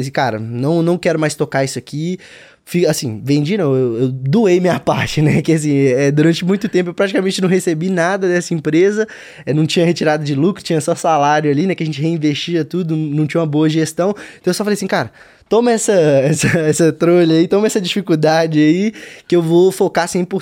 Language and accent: Portuguese; Belo Horizonte, Minas Gerais, Brazil; Eu sou de BH, né?